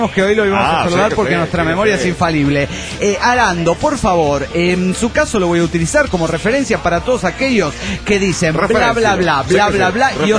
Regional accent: León, Guanajuato, Mexico; de León, Guanajuato, México.

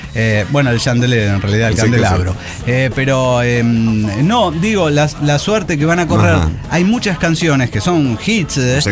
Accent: Barcelona, Catalonia, Spain; soy de Barcelona.

